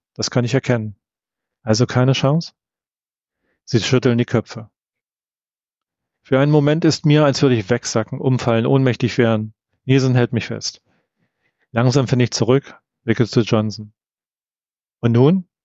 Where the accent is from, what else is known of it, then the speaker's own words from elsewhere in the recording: East Germany, Germany; Ich bin ja im Osten der Republik aufgewachsen und da war das mit Westschallplatten zu dem Zeitpunkt noch nicht so doll.